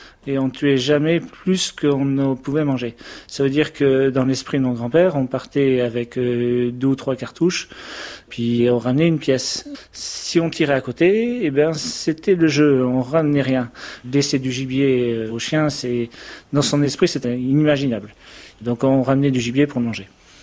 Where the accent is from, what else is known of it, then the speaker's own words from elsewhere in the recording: Bayonne, Nouvelle-Aquitaine, France; j'ai grandi au Pays Basque, à Bayonne, avec des parents médecins qui m'ont toujours fait découvrir la nature, et avec des grands-parents qui vivaient en Charente, à la campagne, et on est une famille de chasseurs.